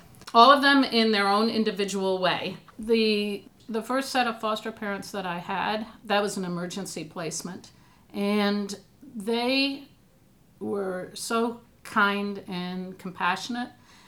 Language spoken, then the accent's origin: English; Ann Arbor, Michigan, United States; I grew up in Ann Arbor, so it was my hometown university.